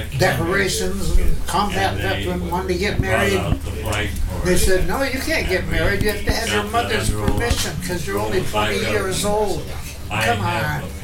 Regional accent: Northwest, United States; We came back to the United States, and I was from the Northwest.

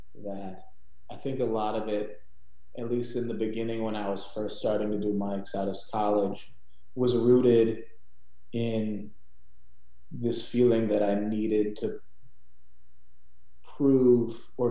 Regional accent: Auburn Township, Ohio, United States; also born or lived in Cleveland / Portland; No, I'm from a small town called Auburn Township, Ohio. Did comedy in Cleveland for a couple of years and then moved to Portland for a while before coming down here when my wife got into grad school.

